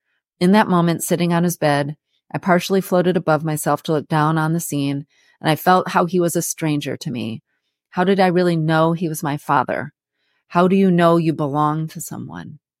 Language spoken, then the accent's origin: English; Ann Arbor, Michigan, United States; and of course my hometown, Ann Arbor. Go Blue!